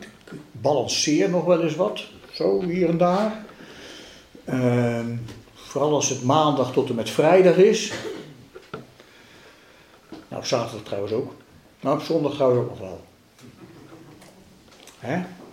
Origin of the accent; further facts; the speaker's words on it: South Holland, Netherlands; Ik kom uit het Westland oorspronkelijk.